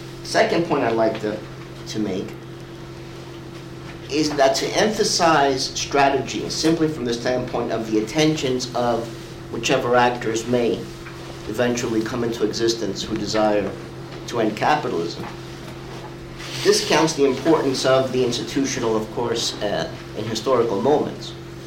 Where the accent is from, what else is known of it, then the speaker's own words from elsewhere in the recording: Greece; in my home country, in Greece